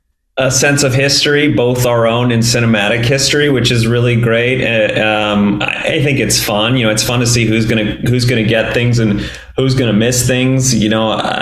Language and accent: English; Northeast, United States; And I grew up in the Northeast and I went to school in Boston, and I'm familiar with the sort of outlying area.